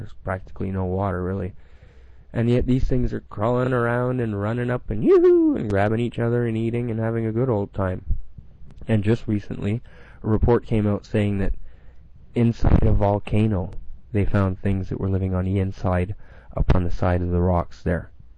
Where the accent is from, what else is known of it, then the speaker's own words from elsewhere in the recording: Canada; I come from Canada. So, supposedly, we were the ones with the big hole over us.